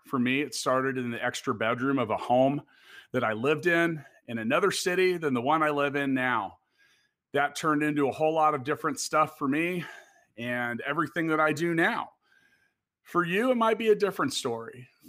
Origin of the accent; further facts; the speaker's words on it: Kansas City, Missouri, United States; Now, for those of us in Kansas City, my hometown, we remember Tampa Bay because they just whooped us in the Super Bowl.